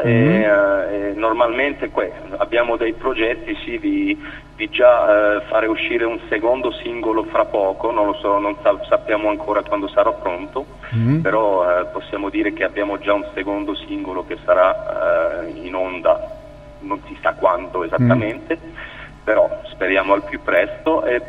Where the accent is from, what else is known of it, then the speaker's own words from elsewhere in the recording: Belgium; siamo tutti del Belgio, siamo nati in Belgio, però abbiamo anche origini italiane